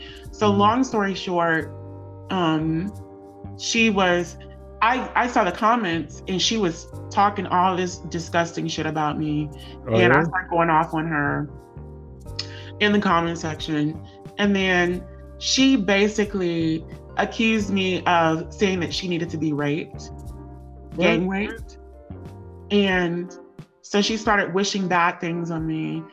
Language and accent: English; United States; So then he got mad at me when I told him I was American. Mm-hmm. And I'm American.